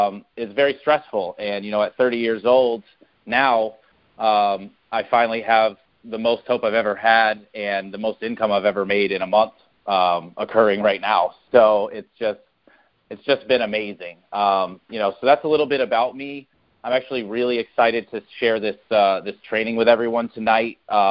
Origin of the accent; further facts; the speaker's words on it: Myrtle Beach, South Carolina, United States; born there; also born or lived in New York; I was born right here in Myrtle Beach, South Carolina. I lived in North Carolina and Wilmington area for a part of my life, and I spent the rest of my life in upstate New York